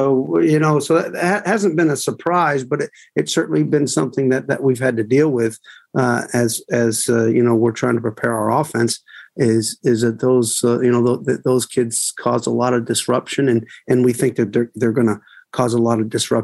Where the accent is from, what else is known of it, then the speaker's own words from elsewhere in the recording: Vermont, United States; I'm from Northern Vermont. My parents have a beautiful property in Northern Vermont